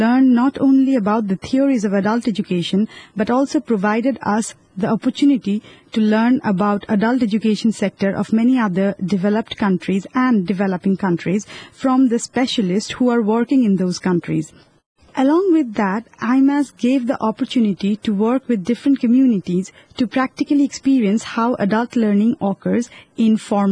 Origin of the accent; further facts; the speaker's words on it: Bangladesh; from Bangladesh, a very small country from South Asia.